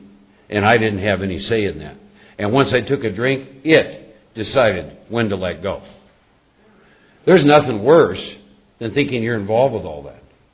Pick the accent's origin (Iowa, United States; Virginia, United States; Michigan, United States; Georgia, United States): Iowa, United States; I was born and raised back in the Midwest. Back in Iowa, I was one of four boys.